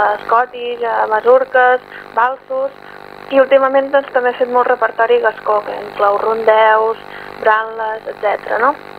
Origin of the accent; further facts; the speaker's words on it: Sabadell, Catalonia, Spain; que soc de Sabadell.